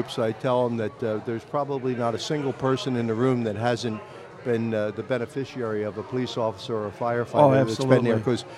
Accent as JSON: {"language": "English", "town": "Chicago", "region": "Illinois", "country": "United States", "said": "when I tell them I'm from Chicago"}